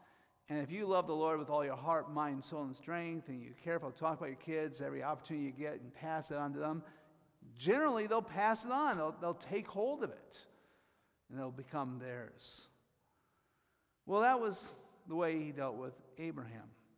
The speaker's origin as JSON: {"language": "English", "region": "Iowa", "country": "United States", "tie": "born or raised there", "said": "Growing up in Iowa, you know, I was part of a very conservative, you know, or a reserved culture"}